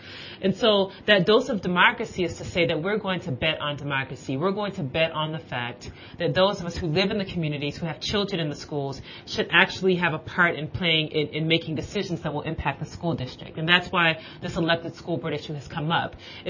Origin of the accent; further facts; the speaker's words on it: Chicago, Illinois, United States; I grew up in the Chicago area, spent a lot of time on the north side in Rogers Park, Uptown, Edgewater area